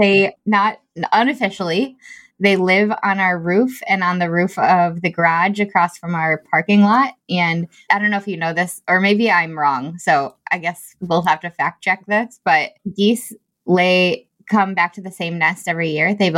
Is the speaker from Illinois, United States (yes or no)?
yes; Rockford, Illinois, United States; I'm from Rockford, Illinois, which is at the very top middle of Illinois in the States.